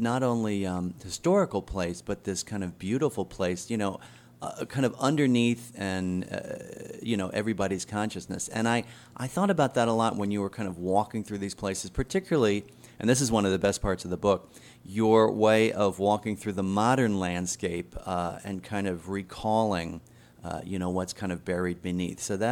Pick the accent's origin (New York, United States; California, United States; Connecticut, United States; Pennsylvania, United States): Pennsylvania, United States; I grew up outside of Philadelphia, and right down the street from my house in the suburbs was a Quaker meeting house